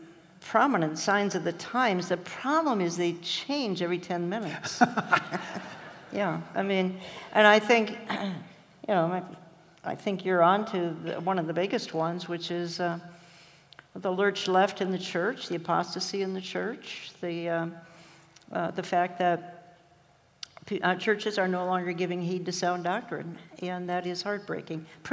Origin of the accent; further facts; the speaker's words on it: Minneapolis, Minnesota, United States; Because I come from Minneapolis.